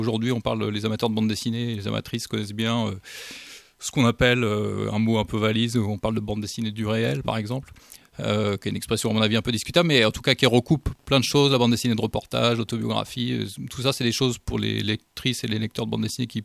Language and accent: French; Rennes, Brittany, France; comme je suis originaire de Rennes et que j'ai toujours habité ici, presque